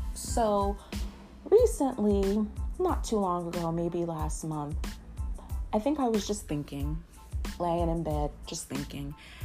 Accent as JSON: {"language": "English", "region": "New Jersey", "country": "United States", "said": "but I am from New Jersey, and I live in New Jersey."}